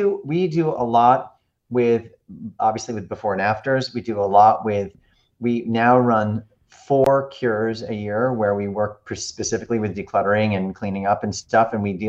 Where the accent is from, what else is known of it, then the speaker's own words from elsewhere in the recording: New York, United States; Like to say, as a New Yorker